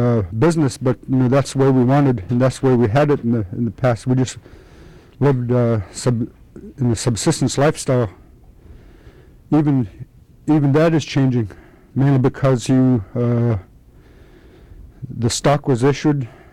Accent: Iliamna, Alaska, United States; I come from Ilam

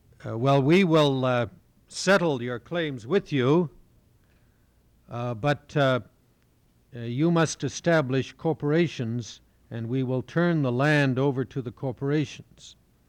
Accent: Canada; I come from Canada. I spent 3 years in the Canadian Arctic back in the 70s

